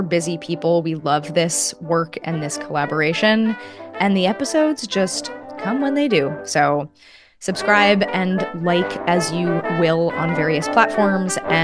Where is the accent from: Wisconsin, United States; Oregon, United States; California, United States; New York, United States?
New York, United States; New York City; I'm originally from New York City, Lenape land in Brooklyn, and that is another place that shapes my thinking.